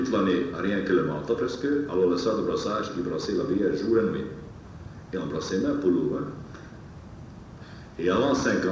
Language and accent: French; Hungary; moved away; Ah, moi, je suis venu de Hongrie en 1956. Et alors, j'ai été recueilli par la Brassée à cette époque-là. Et depuis ça, depuis 1956, je suis là.